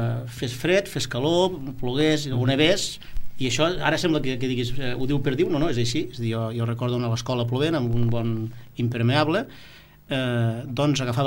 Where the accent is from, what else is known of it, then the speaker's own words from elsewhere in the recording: Móra, Catalonia, Spain; born there; jo vaig néixer a la Sénia, que és una masia, com per entendre'ns, fora de Móra, perquè quan jo vaig néixer fa 45 anys